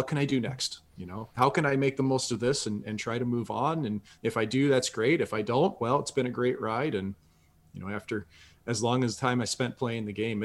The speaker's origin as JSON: {"language": "English", "town": "St. Louis", "region": "Missouri", "country": "United States", "said": "Like I was from St. Louis. Nobody from our city had ever played in the NHL when I was a kid, you know, and now we've had more than two dozen St. Louis kids that have played at this point."}